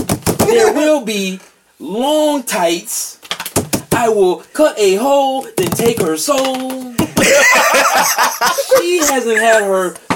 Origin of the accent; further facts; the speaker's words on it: Bellwood, United States; because I'm from Bellwood.